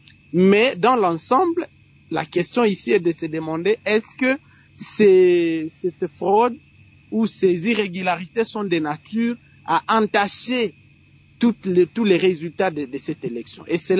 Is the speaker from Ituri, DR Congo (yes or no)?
yes; Ituri, DR Congo; Chez moi, en Ituri, par exemple, nous, on n'a pas connu un problème de retard dans le déploiement du matériel.